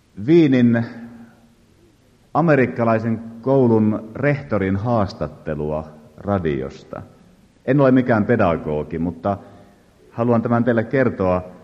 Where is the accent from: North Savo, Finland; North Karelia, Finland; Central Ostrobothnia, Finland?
Central Ostrobothnia, Finland; Tosin siellä kotiseudullani, jossa lapsuuteni vietin Keski-Pohjanmaalla